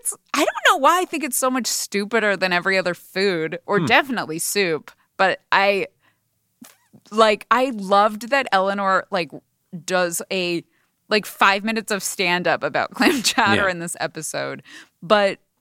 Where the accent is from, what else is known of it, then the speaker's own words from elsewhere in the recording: Portland, Oregon, United States; I grew up in Portland, Oregon